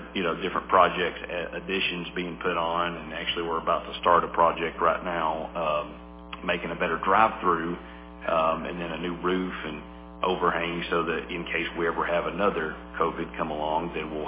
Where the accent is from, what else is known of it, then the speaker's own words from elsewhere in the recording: Tennessee, United States; I'm originally from Macon County. Grew up there, went to high school, graduated in 2004 from Macon County High School